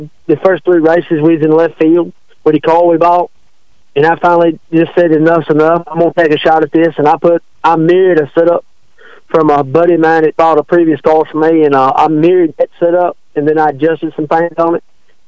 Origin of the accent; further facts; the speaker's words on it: Rocky Mount, Virginia, United States; I'm from Rocky Mount, Virginia, actually. About 15 minutes from the Speedway, actually.